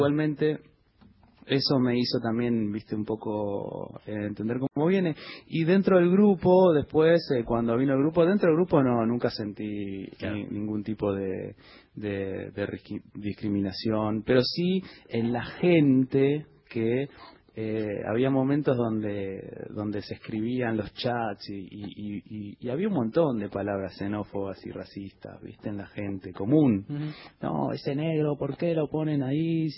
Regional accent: Argentina; yo soy argentino

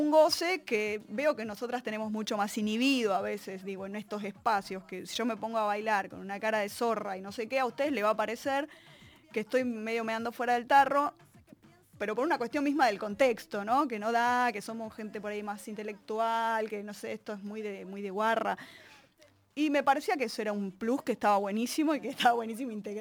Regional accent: Tucumán, Argentina; yo soy tucumana y crecí escuchando cumbia

